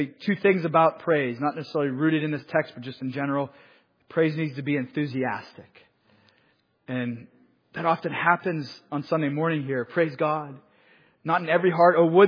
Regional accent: Pennsylvania, United States; accent: Western Pennsylvania; I'm sorry, I'm still trying to say that correctly without my Western Pennsylvania accent.

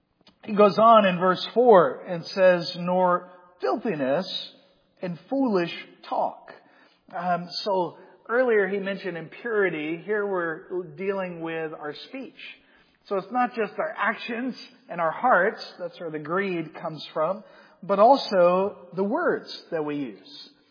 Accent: Georgia, United States; accent: Southern; I grew up in South Georgia. And as a young man, I had a very strong Southern accent. Then I went to college in Indiana.

